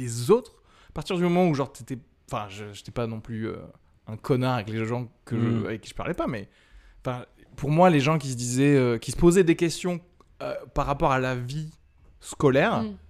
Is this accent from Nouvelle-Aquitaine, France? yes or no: no; Albi, Occitanie, France; born or raised there